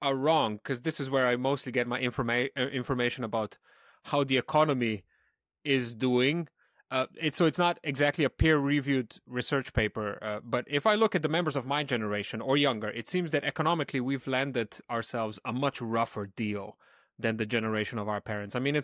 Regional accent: Slovenia; I'm from Slovenia, but I was born in Yugoslavia.

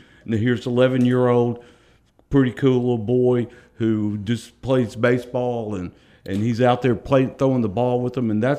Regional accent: Louisiana, United States; and I came from Louisiana.

